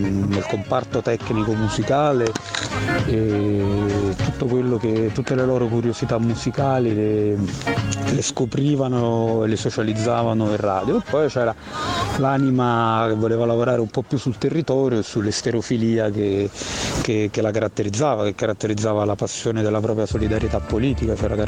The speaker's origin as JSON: {"language": "Italian", "town": "Naples", "region": "Campania", "country": "Italy", "said": "ci proponemmo noi come napoletani: scusate, ma prima che il trasmettitore arriva in Palestina, si può collaudare a Napoli?"}